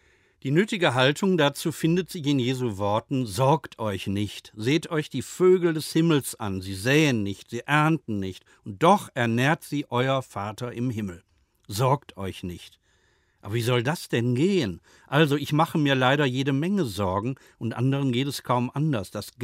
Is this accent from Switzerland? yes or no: no; Germany; Aber ich bin halt ein Deutscher.